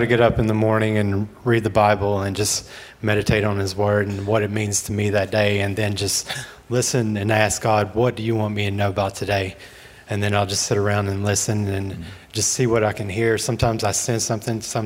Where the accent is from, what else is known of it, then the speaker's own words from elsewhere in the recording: Bristol, Virginia, United States; I was born and raised in Bristol, Virginia, so I'm a Tri-City native.